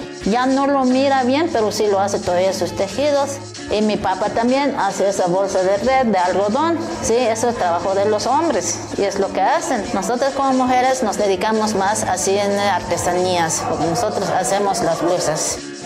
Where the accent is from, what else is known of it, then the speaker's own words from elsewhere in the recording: San Andrés Larráinzar, Chiapas, Mexico; soy de San Andrés La Reiser, aquí en Chiapas.